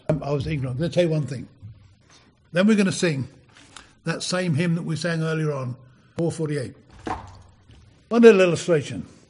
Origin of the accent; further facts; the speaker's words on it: England, United Kingdom; We're British. We don't do stuff like that. I remember the exact place I was driving along back in England decades ago.